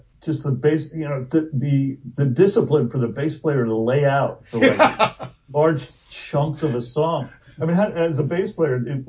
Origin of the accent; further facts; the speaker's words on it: New Jersey, United States; I grew up in sort of all over New Jersey. And I spent the last 32 years in Hoboken, more or less.